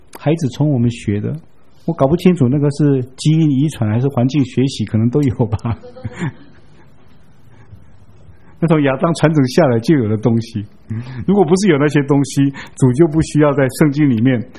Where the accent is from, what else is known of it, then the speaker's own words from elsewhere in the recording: China; 我们中国人有一句话，有一部分道理，但是并不完全对的